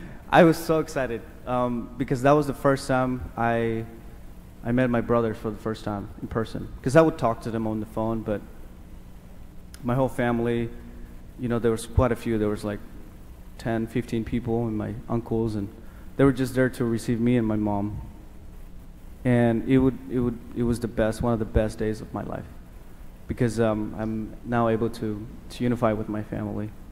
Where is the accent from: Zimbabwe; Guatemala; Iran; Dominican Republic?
Guatemala; Ixnanconop; English is a second language; now in United States; I grew up in Guatemala in a small village called Ixnanconop, just a couple hundred people. It was mainly the language that they were speaking is Conjobal, completely different in English, I mean Spanish.